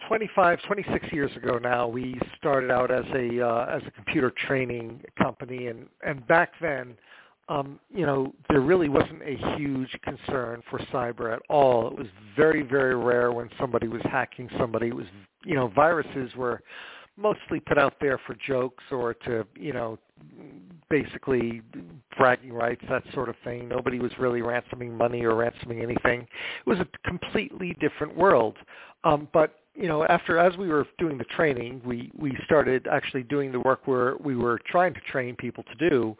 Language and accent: English; New York City, New York, United States; now in Cary, United States; I'm originally from New York City, and we have clients up there that we service as well.